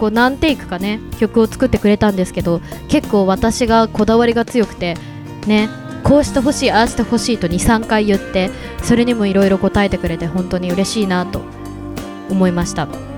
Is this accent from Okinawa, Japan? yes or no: no; Shizuoka, Japan; 私静岡県出身なんですけど